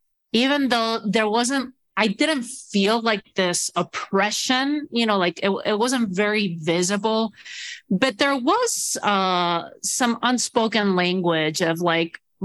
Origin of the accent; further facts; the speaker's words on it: Spain; I was born and raised in Spain, but my dad's Spanish, my mom's American. So I'm a mix.